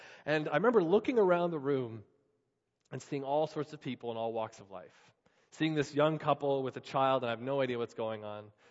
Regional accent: Canada; We're Canadian people. We don't talk this way.

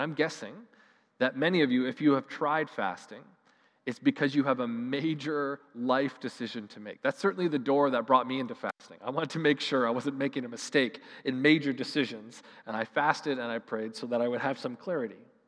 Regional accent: Canada; I would go further to say we don't, as Canadian people, know how to appropriately respond to the mess of our world.

